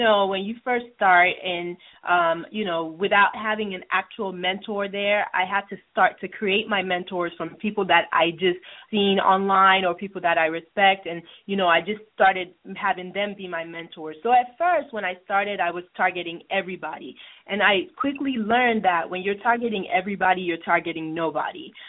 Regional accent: Nigeria; And like you said, I grew up in Nigeria

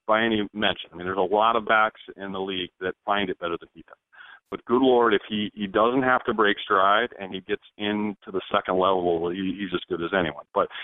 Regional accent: Iowa, United States; I come from Iowa, so a ton of my friends are Vikings fans

